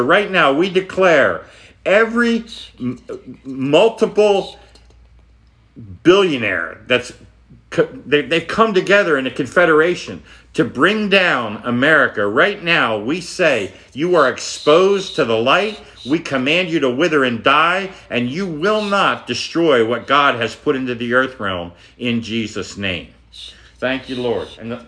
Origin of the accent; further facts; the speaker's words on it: New Jersey, United States; Now, we did this because we're from New Jersey.